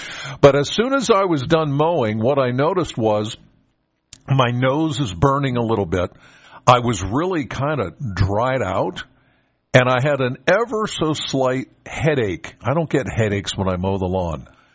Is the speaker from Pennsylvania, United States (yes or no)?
yes; Penns Valley, Pennsylvania, United States; Now, granted, I'm from Penns Valley, so the fairgrounds are not far from where I live.